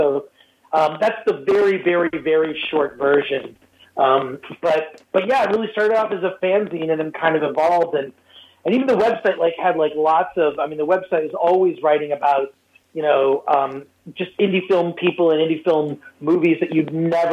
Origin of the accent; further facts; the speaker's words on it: Midwest, United States; but I grew up in the Midwest, and there could be a few ignorant people there.